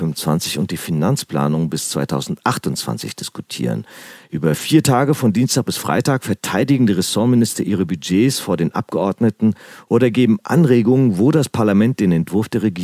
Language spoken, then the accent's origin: German; Frankfurt, Hesse, Germany; Eher Ebbelweih, ehrlich gesagt, als Frankfurter Bub.